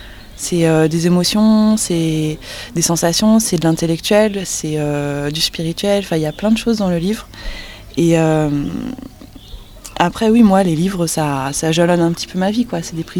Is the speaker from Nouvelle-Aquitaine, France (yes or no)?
yes; Aixe-sur-Vienne, Nouvelle-Aquitaine, France; j'ai grandi à Aix-sur-Vienne jusqu'à 18 ans. Après, je suis partie pendant 10 ans pour faire les études, les premiers boulots, donc en France et à l'étranger. Et j'ai eu très envie de revenir